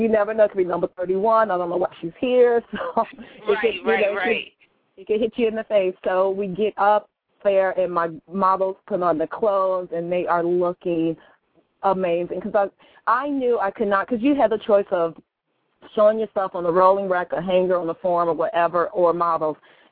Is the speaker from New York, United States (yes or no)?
no; Chicago, Illinois, United States; I am from the Chi, 312.